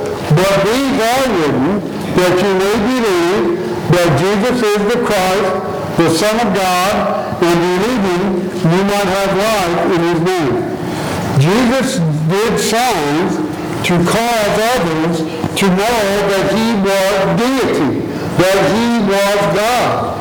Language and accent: English; Indiana, United States; when I was growing up in Northwest Indiana